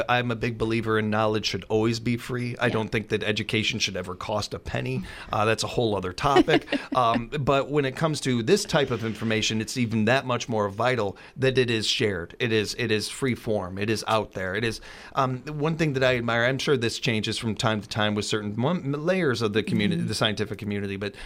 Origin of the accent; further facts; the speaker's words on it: Chicago, Illinois, United States; now in Wisconsin Rapids, United States; where I grew up in South Chicago, mm-hmm. and here in Wisconsin Rapids, the people have so many commonalities.